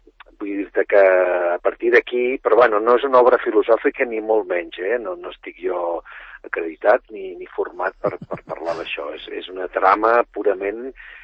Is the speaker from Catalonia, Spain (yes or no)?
yes; Sabadell, Catalonia, Spain; a mi em va impactar molt els Pastorets que veiem quan érem petits a Sabadell.